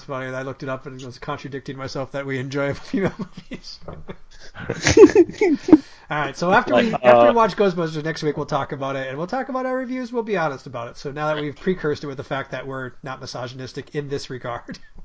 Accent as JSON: {"language": "English", "town": "Minneapolis", "region": "Minnesota", "country": "United States", "said": "we're from Minneapolis."}